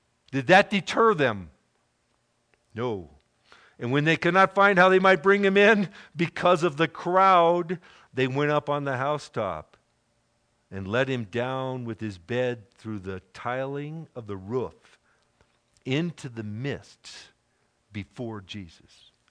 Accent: California, United States; ordinary people like Bill and I. We're both from Southern Cal, so I can say that.

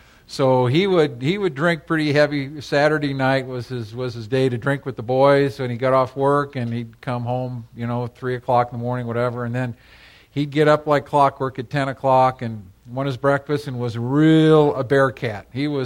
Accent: Costa Mesa, California, United States; I was raised in Costa Mesa, California.

